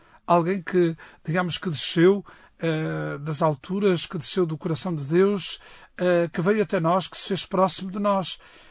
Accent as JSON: {"language": "Portuguese", "region": "Norte", "country": "Portugal", "said": "Nós no Norte dizemos às batatas cozidas e ao bacalhau"}